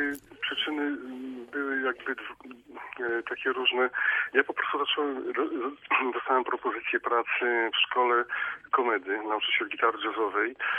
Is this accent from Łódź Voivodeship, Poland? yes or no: yes; Łódź, Łódź Voivodeship, Poland; moved away; Ja jestem z Łodzi, oczywiście jestem łodzianinem. W Łodzi mieszkają moi rodzice, urodziłem się w Łodzi. Mam zameldowanie łódzkie i kiedyś może wrócę do Łodzi. Kilkanaście lat temu wyjechałem. W połowie lat 90.